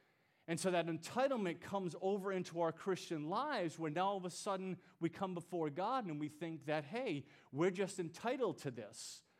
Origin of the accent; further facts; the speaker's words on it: United States; just because I'm an American, just because of the way that I'm raised, well, of course I should be blessed.